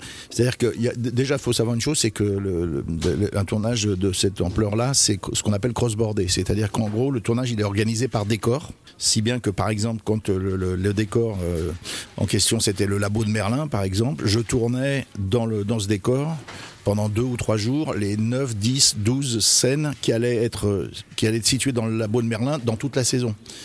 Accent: France; chez moi en France, on aime bien mettre les gens dans des cases

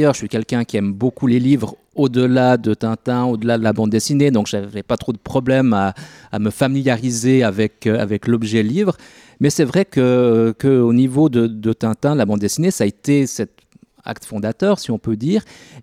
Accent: Charmey, Fribourg, Switzerland; j'ai grandi à Charmey

